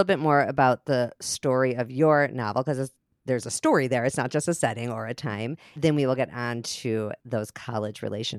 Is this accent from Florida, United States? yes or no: no; Chicago, Illinois, United States; now in Minneapolis, United States; I am from Chicago, went to college in St. Louis, live in Minneapolis. So it's like I'm truly a Midwest girl.